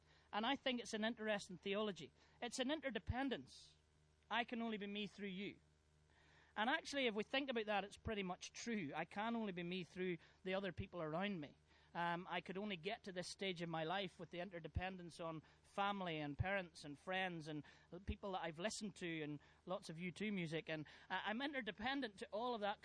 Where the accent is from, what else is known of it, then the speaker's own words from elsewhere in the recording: Northern Ireland, United Kingdom; because we come from Northern Ireland